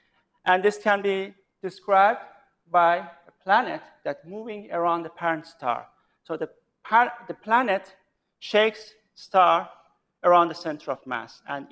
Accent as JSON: {"language": "English", "town": "Tabriz", "region": "East Azerbaijan", "country": "Iran", "tie": "born or raised there", "said": "the people that did that died near my hometown Tabriz in 2 consecutive earthquakes"}